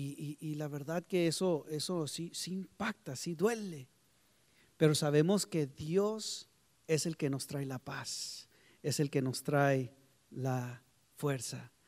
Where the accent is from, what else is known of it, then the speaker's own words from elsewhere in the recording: McAllen, Texas, United States; fuimos de donde nosotros somos, de McAllen, Texas, a frontera de México. ¿Cuántos conocen McAllen, Texas, por ahí? Bueno, esa área, yo soy de ahí.